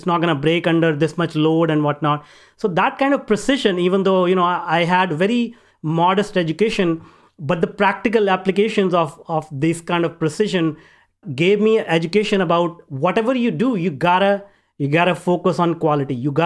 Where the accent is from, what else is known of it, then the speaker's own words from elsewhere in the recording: North India, India; I know I grew up in India, in northern part of India, very small town.